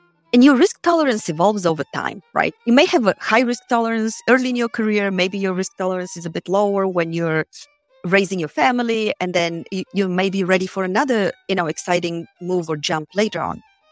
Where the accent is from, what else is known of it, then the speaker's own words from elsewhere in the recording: Bulgaria; English is a second language; now in United States; I grew up in Bulgaria. I grew up in communism, and I grew up in a small town.